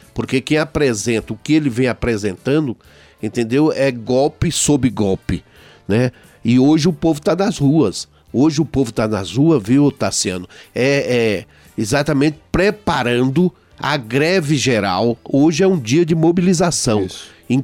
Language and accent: Portuguese; Piauí, Brazil; eu sou do Piauí